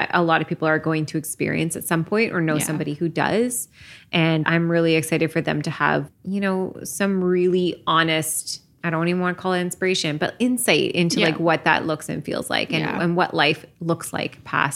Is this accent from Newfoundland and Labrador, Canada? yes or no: no; Guelph, Ontario, Canada; Well, I mean, I'm also from Guelph. Like Guelph's not a big city.